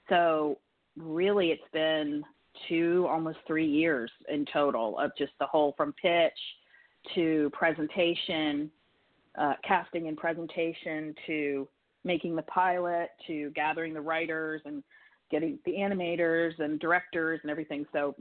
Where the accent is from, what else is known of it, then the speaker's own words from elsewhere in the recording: High Point, North Carolina, United States; also born or lived in Greensboro; Well, I grew up in High Point in Greensboro in North Carolina, which is called the Triad.